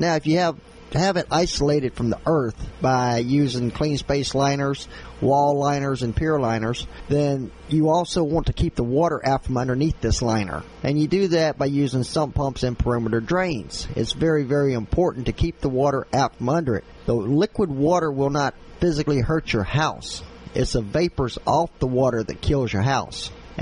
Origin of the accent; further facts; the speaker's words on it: Louisiana, United States; Ever since we were small and growing up, and I'm not going to tell you my age, I grew up down in Louisiana where I grew up at.